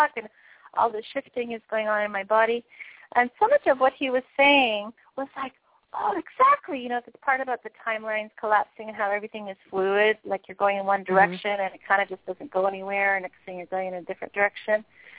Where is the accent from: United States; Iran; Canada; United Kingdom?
Canada; Vancouver, British Columbia; now in Toronto, Canada; being in Toronto, it's actually been a heavy experience from growing up in Vancouver, relatively speaking.